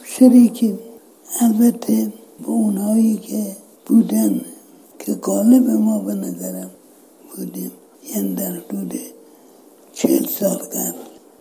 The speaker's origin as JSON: {"language": "Persian", "country": "Iran", "said": "یادتون نره که ما هم ایرانی هستیم هم مسلمان."}